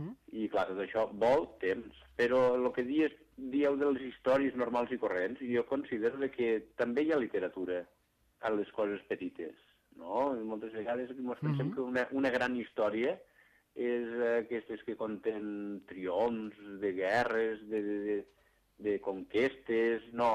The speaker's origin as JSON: {"language": "Catalan", "town": "Sarroca", "region": "Catalonia", "country": "Spain", "tie": "born or raised there", "said": "Sí, al meu poble, a Sarroca, per exemple"}